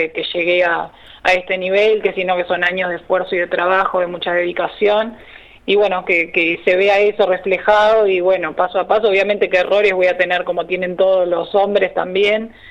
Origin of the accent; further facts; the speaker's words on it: Pan de Azúcar, Maldonado, Uruguay; mi familia toda vive allá, o sea, yo acá vivo con mi esposo y mi nena, pero la familia vive toda en Maldonado, en Pan de Azúcar.